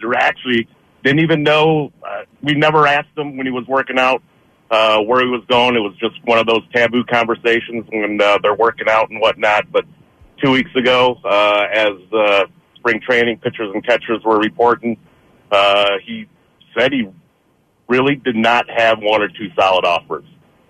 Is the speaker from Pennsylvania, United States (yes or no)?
no; Chicago, Illinois, United States; I am born and raised in Chicago, so we had the outside hope he was going to join his buddy Bryant on the Cubs